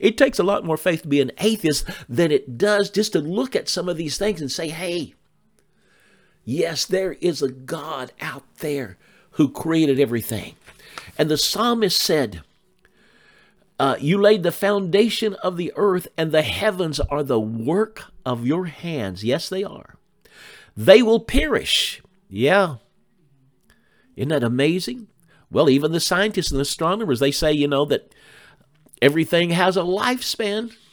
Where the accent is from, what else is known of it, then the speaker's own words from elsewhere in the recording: United States; I am an American. I've written books about America.